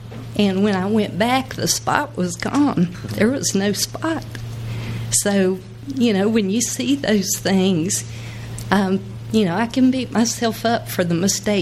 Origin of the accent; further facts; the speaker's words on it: Scotland, United Kingdom; I am Scottish and I'm very emotional.